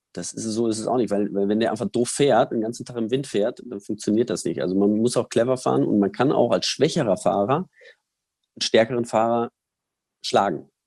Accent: Germany; Ich komme aus Deutschland, da gibt es so viele Möglichkeiten.

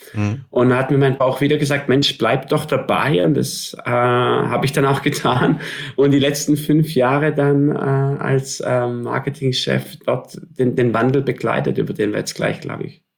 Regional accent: Baden-Württemberg, Germany; mein gebürtiger Schwabe

